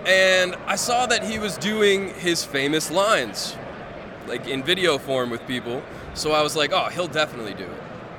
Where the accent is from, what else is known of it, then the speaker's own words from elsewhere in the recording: Scranton, Pennsylvania, United States; moved away as an adult; I'm from Scranton, born and raised, and I never watched The Office until I moved to Sacramento, California.